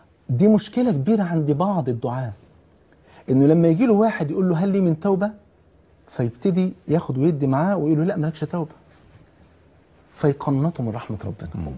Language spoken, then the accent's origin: Arabic; Egypt; بلغتنا كمصريين